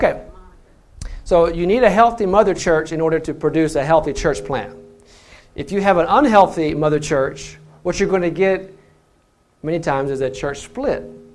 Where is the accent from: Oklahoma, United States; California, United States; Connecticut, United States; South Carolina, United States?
South Carolina, United States; also born or lived in Texas; And I'm actually from the Carolinas. I grew up in South Carolina, just north of Columbia.